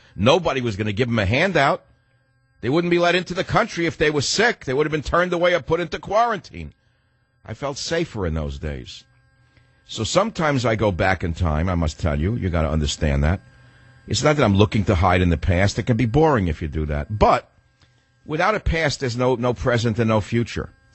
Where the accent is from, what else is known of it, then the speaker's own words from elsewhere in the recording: United States; I grew up feeling safe in America.